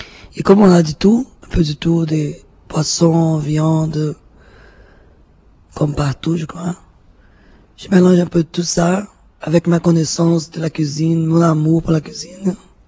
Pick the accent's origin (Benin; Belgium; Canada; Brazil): Brazil; North Brazil; comme je viens du nord du Brésil, et là-bas c'est l'influence africaine.